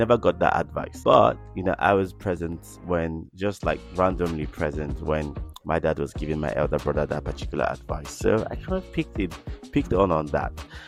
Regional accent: Nigeria; because I'm a Nigerian, so in my setting, most Nigerian parents don't talk to their kids about sex.

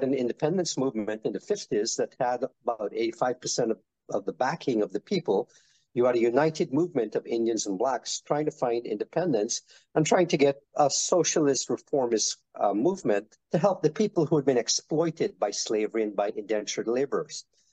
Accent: Guyana; Well, so I'm from Guyana, which is a country in the northern part of South America. It's English speaking, so culturally it's Caribbean. I'm of Indian descent myself.

